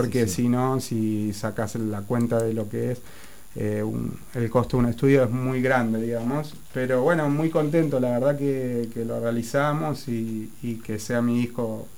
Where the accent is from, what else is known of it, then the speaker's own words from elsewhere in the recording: Lanús, Buenos Aires Province, Argentina; yo soy de Lanús